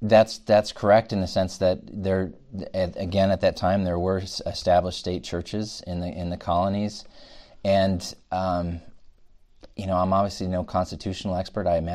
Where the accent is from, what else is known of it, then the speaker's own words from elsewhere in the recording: United States; It's my opinion as a man living in this day, age, and time, and particularly being an American, I do appreciate religious liberty.